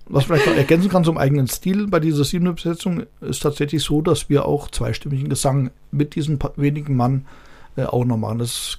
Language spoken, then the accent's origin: German; Poppenhausen, Hesse, Germany; ich komme ja aus Poppenhausen